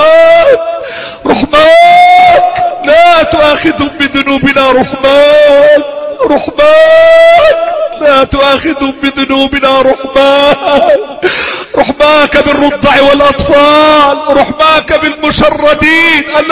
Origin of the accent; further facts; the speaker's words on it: Egypt; اللهم احفظ بلدنا مصر، اللهم احفظ مصر